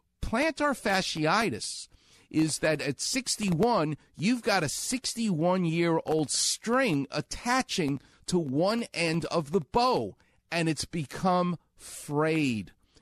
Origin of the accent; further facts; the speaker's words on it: New York, United States; because I'm from New York, so it sounds like yogurt